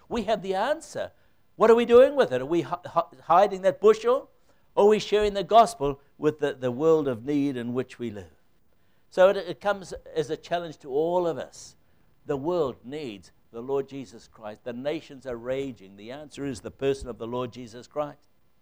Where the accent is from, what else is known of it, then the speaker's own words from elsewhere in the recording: New Zealand; moved away as an adult; also born or lived in Colombia; You know, we come from New Zealand. And I remember when we left Colombia to go back to New Zealand